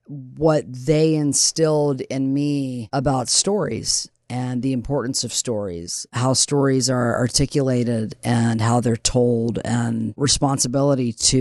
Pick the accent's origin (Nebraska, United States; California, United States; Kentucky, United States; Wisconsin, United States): Kentucky, United States; Lexington; born there; So I was born in Kentucky, Lexington, Kentucky. I'm the youngest of four.